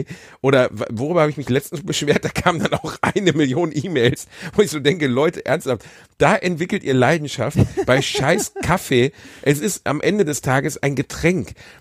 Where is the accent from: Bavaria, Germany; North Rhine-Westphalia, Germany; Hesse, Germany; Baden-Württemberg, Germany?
North Rhine-Westphalia, Germany; Gelsenkirchen; Ich komme aus Gelsenkirchen.